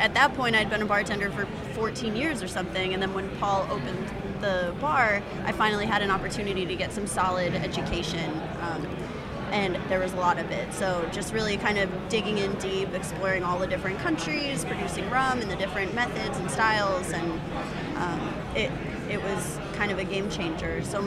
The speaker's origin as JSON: {"language": "English", "town": "Milwaukee", "region": "Wisconsin", "country": "United States", "said": "And I'm from Milwaukee, Wisconsin. It's cold and it's dark and, you know, not that different than Chicago, but that's where we need tiki bars the most. So it was, I guess, kind of an easy segue for me as a like cold northern Midwest gal."}